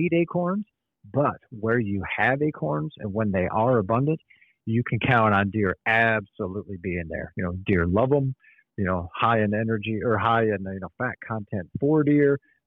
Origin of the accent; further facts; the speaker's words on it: Pennsylvania, United States; I grew up hunting in Pennsylvania like a lot of others